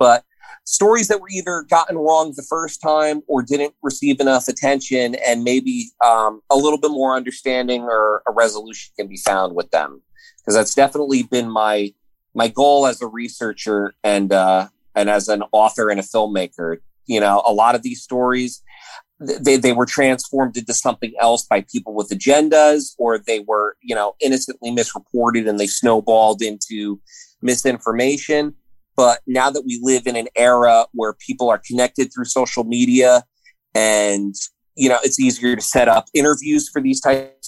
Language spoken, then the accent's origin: English; Clark, New Jersey, United States; I certainly heard rumors like that growing up in New Jersey as a kid. You know, we weren't allowed to trick or treat anywhere near the golf course in Clark, New Jersey